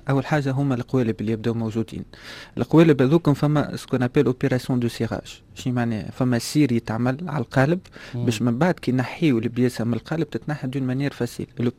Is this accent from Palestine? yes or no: no; Tunisia; اليوم مثلا ديما نحكي على الكومبوزيت اللي هي الاكثر ميتيه موجوده عندنا في تونس، يعني صناعه موجوده في تونس